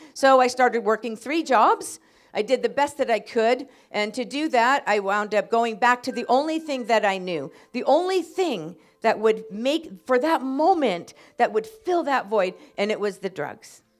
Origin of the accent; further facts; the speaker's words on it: United States; I'm from the United States. I live in California, and I lived on the streets in California.